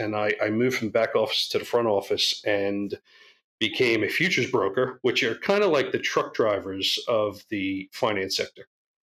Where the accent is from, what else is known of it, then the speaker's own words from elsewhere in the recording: New Jersey, United States; I grew up in New Jersey, so I was one of those guys who would look at the New York skyline, which you could see from my town because we're up on a hill